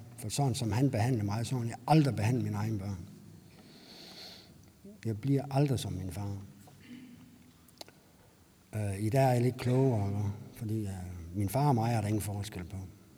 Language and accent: Danish; Aalborg, North Denmark Region, Denmark; Jeg er født og opvokset i Aalborg. Jeg er 48 år